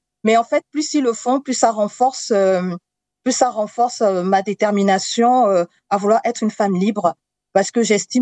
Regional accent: France; born there; Je suis née en France et je ne peux pas aimer un autre pays que le seul pays dans lequel je suis née.

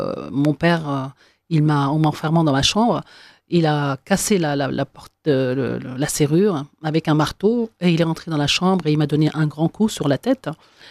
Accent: Oran, Oran Province, Algeria; moved away; also born or lived in Tlemcen; je suis née en Algérie dans les années 60, donc en 65 comme je le décris. J'ai grandi dans une ville nommée Oran, à l'ouest. Donc je suis née à Tlemcen, j'ai grandi à Oran. Et je suis issue d'une famille donc musulmane

